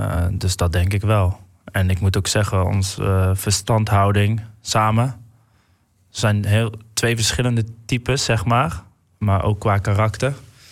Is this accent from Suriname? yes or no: no; Hungary; Dutch is a second language; Ja, ik kom uit Hongarije.